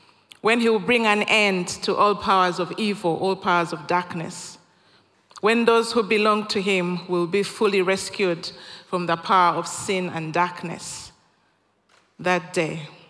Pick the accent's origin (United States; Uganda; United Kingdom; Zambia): Uganda; So I was born and raised in Uganda, East Africa.